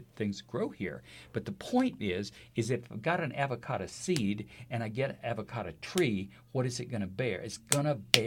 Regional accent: Texas, United States; Now, I'm from Texas

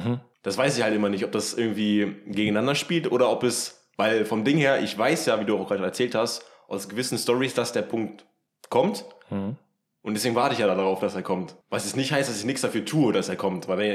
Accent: Hildesheim, Lower Saxony, Germany; also wir kommen ja ursprünglich aus Hildesheim

